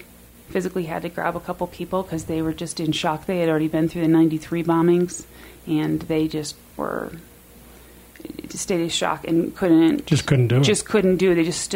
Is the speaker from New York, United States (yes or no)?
yes; New York, United States; So often as a New Yorker, you are just on the go, go, go